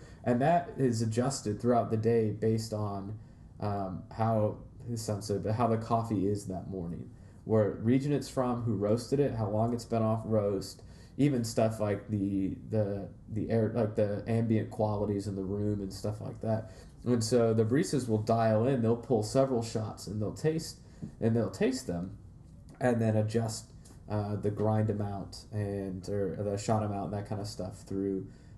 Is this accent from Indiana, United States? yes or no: yes; Fort Wayne, Indiana, United States; I know my hometown in Fort Wayne, there's a shop there that has one of the, has a clover still.